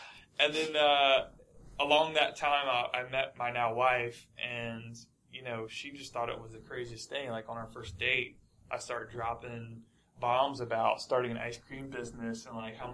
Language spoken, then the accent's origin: English; North Carolina, United States; I'm a tried and true American, born and raised in North Carolina, so I ate a lot of my fair share of ice cream growing up, and still